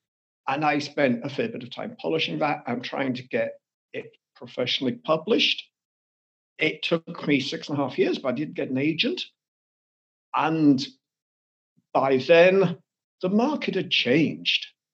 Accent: South East England, United Kingdom; as you maybe can guess from the accent, I'm English. I live here in the south of England, and I grew up around the south of England, went to school in the city of Winchester, and then I went to Cambridge.

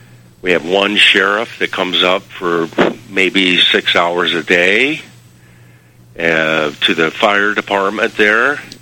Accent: Defiance, Ohio, United States; I'm from Defiance, Ohio.

